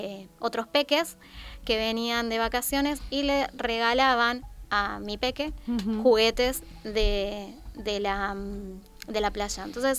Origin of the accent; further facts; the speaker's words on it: Argentina; Yo porque soy argentina y por lo menos de la ciudad, incluso de la que soy, no existen estas posibilidades.